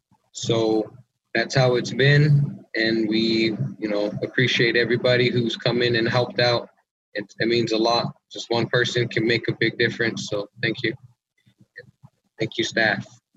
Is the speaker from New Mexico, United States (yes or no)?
yes; Jemez Pueblo, New Mexico, United States; I'm from New Mexico, a place called Jemez and Coche de Pueblo, and currently working at the Gathering Cafe.